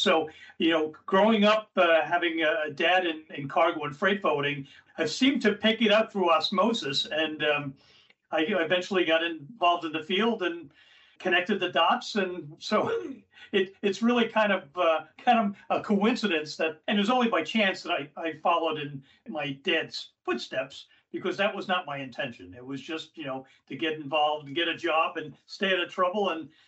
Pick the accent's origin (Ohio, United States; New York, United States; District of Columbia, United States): New York, United States; now in Weston, United States; I'm a native New Yorker. I was raised on Long Island. I currently live in Weston, New Jersey, close to Princeton, for almost the past 30 years.